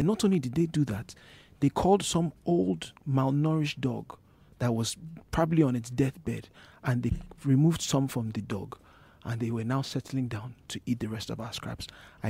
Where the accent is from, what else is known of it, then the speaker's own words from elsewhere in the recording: Lagos, Nigeria; I am from Lagos State.